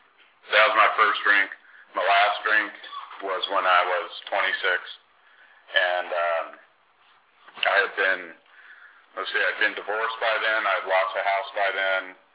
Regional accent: California, United States; I grew up in Southern California, relocated to many places in Southern California, half Mexican, half Irish

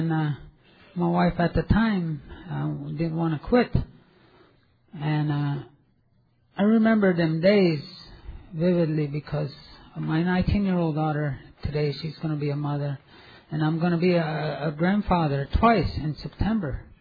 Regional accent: Rosebud, South Dakota, United States; also born or lived in St. Paul, Minnesota; I come from Rosebud, South Dakota, by way of St. Paul, Minnesota.

